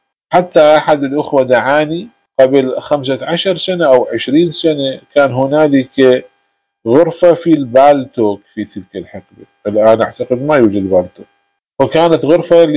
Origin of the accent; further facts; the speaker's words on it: Iraq; عندنا في العراق، كان عندنا شارع بشار يسمى في البصرة